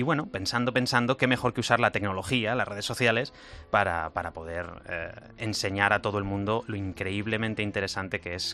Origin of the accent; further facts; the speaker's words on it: Segovia, Castile and León, Spain; born there; Al final, yo nací en Segovia y ese acueducto romano increíble que tenemos...